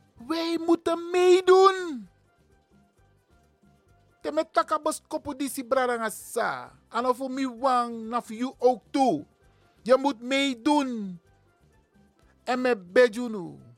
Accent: Netherlands; Wij zijn Nederlanders. We zijn geen Hollanders. Hollanders zijn witte Nederlanders. Wij kunnen nooit een Hollander zijn, want we zijn niet wit. Dus daarom zijn we Nederlander.

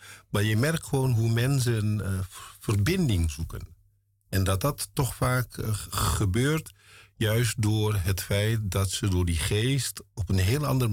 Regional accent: Vught, North Brabant, Netherlands; born there; geboren in Vught in 1956.

